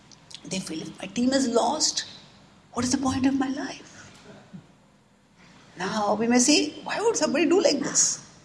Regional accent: India; English is a second language; I come from India, where people are passionate about cricket.

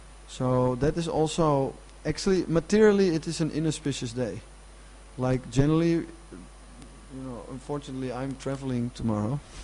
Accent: Netherlands; English is a second language; I'm from Holland, there's a lot of wind in Holland

